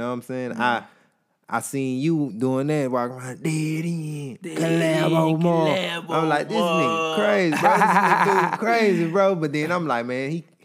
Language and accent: English; Texas, United States; I'm from South Park. We moved to the West.